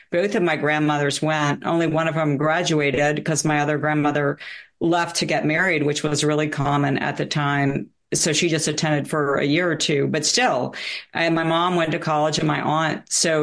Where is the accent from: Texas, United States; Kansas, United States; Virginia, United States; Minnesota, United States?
Virginia, United States; Roanoke; I grew up in Roanoke, Virginia.